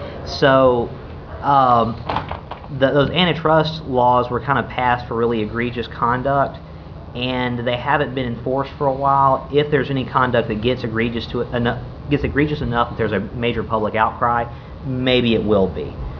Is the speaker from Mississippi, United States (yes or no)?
yes; Mississippi, United States; for instance, I'm from Mississippi.